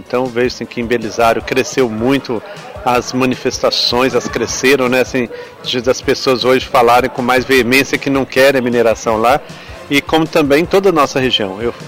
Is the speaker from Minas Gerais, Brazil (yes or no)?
yes; Visconde do Rio Branco, Minas Gerais, Brazil; also born or lived in Mauá; Eu sou natural de Mauá, em São Paulo. Mas a minha família é daqui de perto, de Visconde do Rio Branco, né? Então eu fui criado aqui na região aqui da Zona da Mata, mesmo aqui em Visconde do Rio Branco.